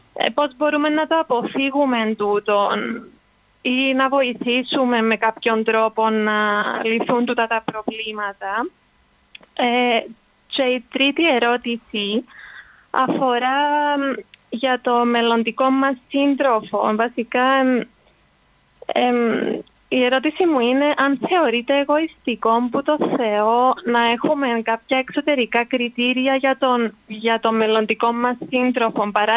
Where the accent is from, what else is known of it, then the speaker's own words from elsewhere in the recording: Limassol, Limassol District, Cyprus; είμαι από Λεμεσό.